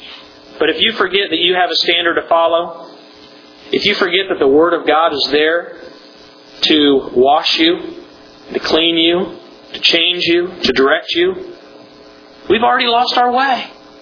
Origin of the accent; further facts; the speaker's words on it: Colorado, United States; also born or lived in New York; I remember living and growing up in Colorado.